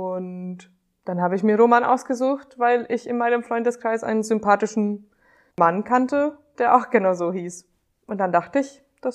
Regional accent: Hungary; German is a second language; moved away as an adult; now in Germany; Ich bin mit 19 nach Deutschland gekommen, aus Ungarn. Ich bin in Ungarn geboren und dort aufgewachsen. Ich bin auch dort in die Schule und habe auch dort mein Abi gemacht.

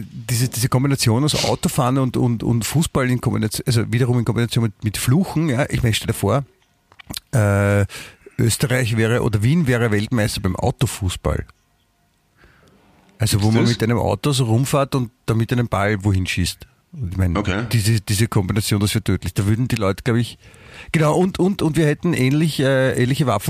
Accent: Southern Germany, Germany; Ich meine, ich bin Deutscher, ja? Aber das Biefke ist ja, das sind ja die Preußen. Ja? Also eher die Nordwestdeutschen. Ja? Und ich bin ja aus dem Süd.

